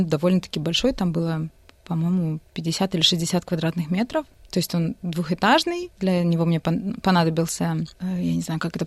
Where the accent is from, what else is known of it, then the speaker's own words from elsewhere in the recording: Odesa, Odesa Oblast, Ukraine; also born or lived in China; now in Australia; я приехала из Одессы, но не совсем из Одессы. Я сначала уехала в Китай, провела некоторое время в Китае